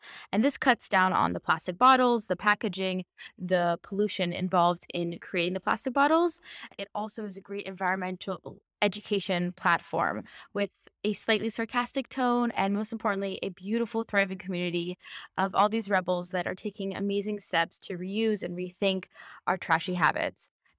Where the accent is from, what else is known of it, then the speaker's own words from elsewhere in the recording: San Diego, California, United States; I am from San Diego, California, meaning that my family had a compost in the backyard, but also we shopped exclusively at Costco